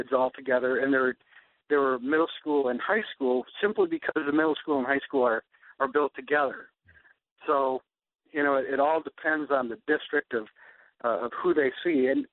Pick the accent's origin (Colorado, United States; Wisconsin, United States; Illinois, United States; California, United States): California, United States; We're from California, so it was kind of a hard move for him, and he was in high school.